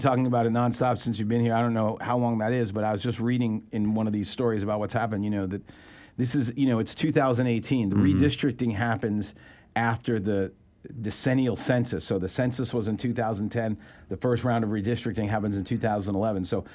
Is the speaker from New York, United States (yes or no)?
yes; New York, United States; I grew up in New York. I have experience driving in snow